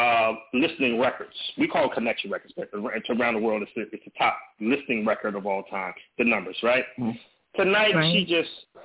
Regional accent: Los Angeles, California, United States; growing up in California. Mm-hmm. This is a lot of easy, you know, 101 or whatever they call it in Philadelphia. It was easy 97 out there in Los Angeles, Jerry.

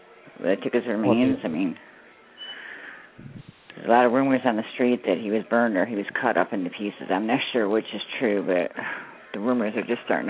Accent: Florida, United States; I'm from Citrus County, Florida.

